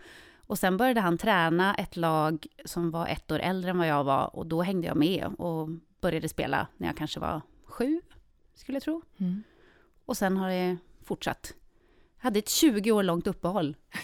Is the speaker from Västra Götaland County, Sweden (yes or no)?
no; Jokkmokk, Norrbotten County, Sweden; Jag är uppväxt i Jokkmokk.